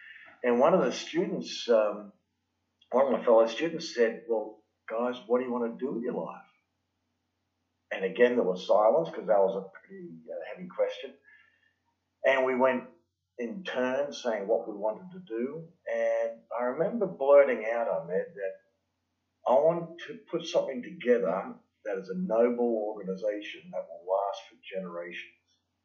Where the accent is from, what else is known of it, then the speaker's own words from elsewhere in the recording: Sydney, New South Wales, Australia; I was born and raised in Sydney. In fact, in Bondi, I lived on the first row of houses in Bondi before it became so rich and famous